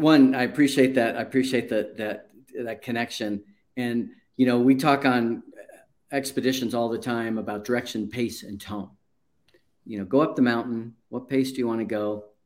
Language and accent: English; Naples, Florida, United States; And Patty, I grew up in Naples back before there was even a McDonald's there a long time ago.